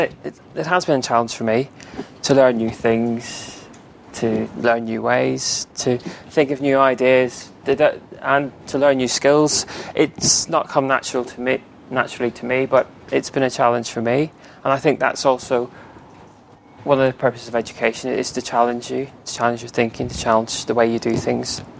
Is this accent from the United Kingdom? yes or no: yes; Northern Ireland, United Kingdom; I grew up in Northern Ireland. I grew up through the Troubles.